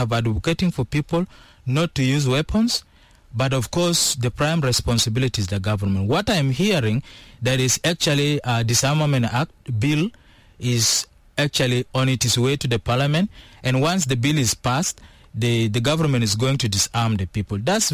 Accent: Mundu, Western Equatoria, South Sudan; I come from Western Equatorial State and from Mundu in particular.

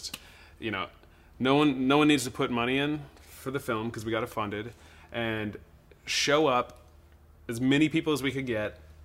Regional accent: Jackson, Wyoming, United States; I grew up in Jackson, and a lot of the guys I looked up to was in my own little microcosm.

